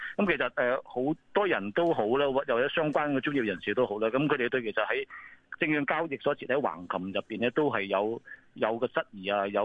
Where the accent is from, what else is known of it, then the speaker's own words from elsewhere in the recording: Macau; 作為個澳門人咧，其實都相當尷尬嘅一樣嘢嚟嘅。